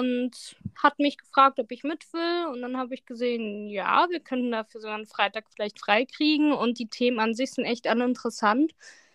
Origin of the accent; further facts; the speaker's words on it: Halle, Saxony-Anhalt, Germany; ich komme aus Halle, das ist in Sachsen-Anhalt, schon ein bisschen weiter entfernt zu Bayern